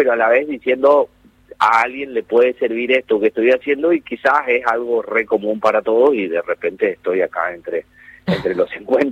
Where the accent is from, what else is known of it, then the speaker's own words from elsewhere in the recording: Oberá, Misiones, Argentina; Yo soy de Oberá, Misiones.